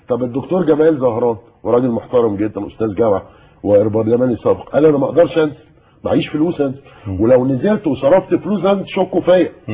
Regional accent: Egypt

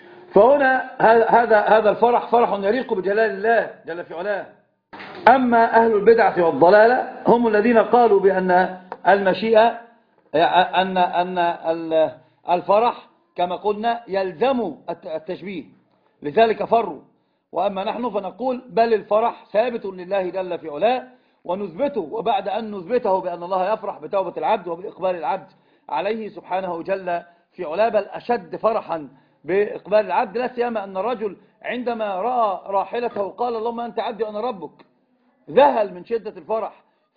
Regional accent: Egypt; هذه الصفة عندنا في مصر لا تكون إلا لبعض أناس معروفين

